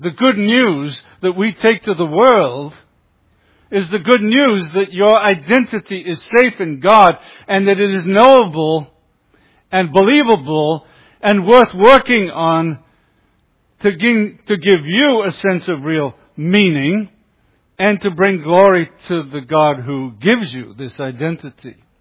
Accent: United Kingdom; You can tell a little by my accent that I'm from the UK.

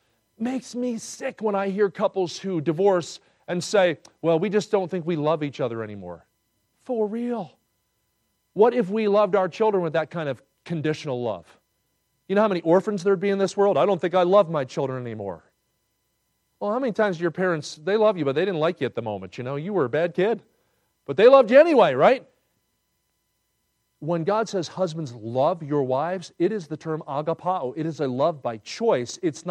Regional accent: Pennsylvania, United States; now I grew up near Philadelphia, and Philadelphia means city of brotherly what?

